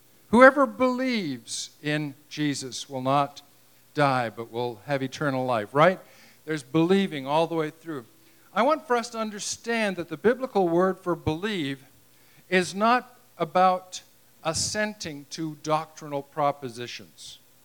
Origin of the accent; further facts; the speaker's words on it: Vancouver, British Columbia, Canada; I'm from Vancouver, British Columbia. I know, why would I live here if I'm from there, right? But yeah, I'm from Vancouver, British Columbia